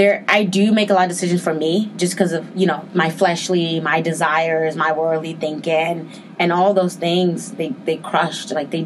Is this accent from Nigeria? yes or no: yes; Nigeria; born there; we weren't born here, so we weren't citizens. And I was born in Nigeria.